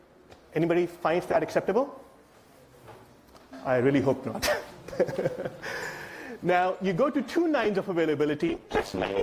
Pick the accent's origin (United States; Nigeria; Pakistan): Pakistan; Islamabad, Islamabad Capital Territory; I came all the way from Islamabad, Pakistan, to talk to you about clustering.